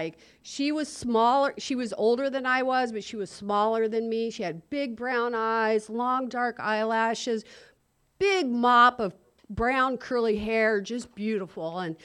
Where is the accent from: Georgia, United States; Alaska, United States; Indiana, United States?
Indiana, United States; Evansville; I am originally from Evansville, by God, Indiana. I call it that because there was a lot of God going on back there.